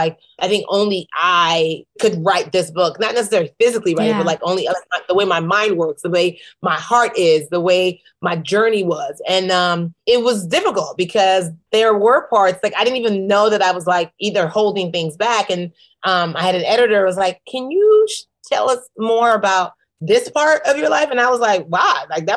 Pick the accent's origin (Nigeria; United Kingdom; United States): Nigeria; Yeah, being Nigerian is amazing. Like it is, it helped me have the hustle that I needed.